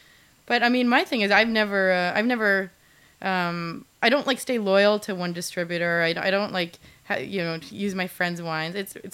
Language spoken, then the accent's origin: English; Concord, Massachusetts, United States; I was a literature major. I come from Concord, Mass. And I went to Camp Thoreau, and I was in the Thoreau School.